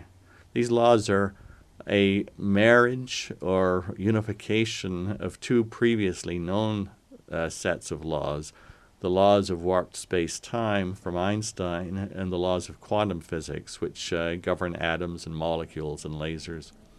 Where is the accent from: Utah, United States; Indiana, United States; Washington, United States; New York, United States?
Utah, United States; Logan; But all of that came from my childhood growing up in Logan.